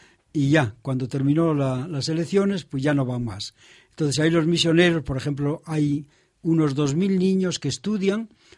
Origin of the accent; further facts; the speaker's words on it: Asturias, Spain; also born or lived in Ecuador; Pues he venido justamente para compartir lo que fue mi vida, no tanto como asturiano como cuanto creyente y seguidor de Jesús, mi vida misionera. He pasado 30 años de mi vida misionera en Ecuador.